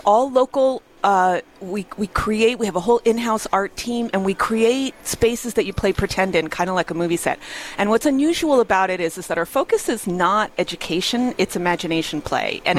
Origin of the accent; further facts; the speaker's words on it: New Jersey, United States; I grew up in Jersey.